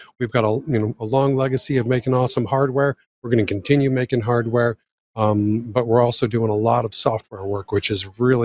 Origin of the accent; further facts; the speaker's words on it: Omaha, Nebraska, United States; I grew up in Omaha as a pirate radio broadcaster when I was like 12 or 13 years old.